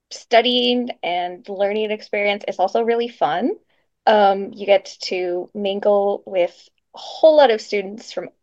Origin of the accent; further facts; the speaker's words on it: Florida, United States; And like for my team, we're from Florida, so we're always like, oh my gosh, there's seasons here.